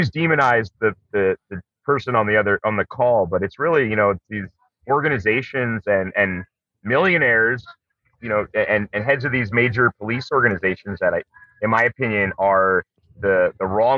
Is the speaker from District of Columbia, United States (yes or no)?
no; New Jersey, United States; it may have been born and raised in New Jersey